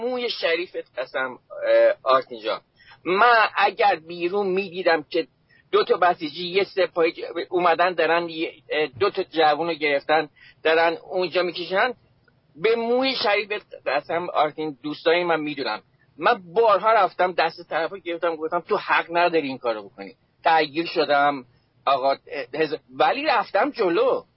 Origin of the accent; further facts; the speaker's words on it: Iran; میخوام به عنوان یه ایرانی یه کاری بکنم.